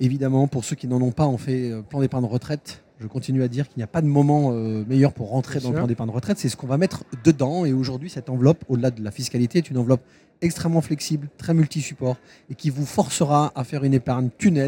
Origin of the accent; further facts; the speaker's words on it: France; Ouais, on est français, il faut qu'on se paye.